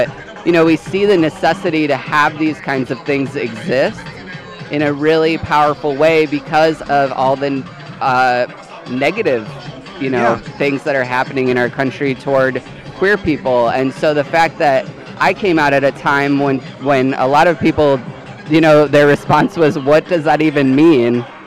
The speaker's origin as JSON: {"language": "English", "town": "Faribault", "region": "Minnesota", "country": "United States", "tie": "born or raised there", "also_born_or_lived": "Northfield", "said": "So I grew up in Northfield and Faribault, kind of split my time between both towns. I went to school in Faribault"}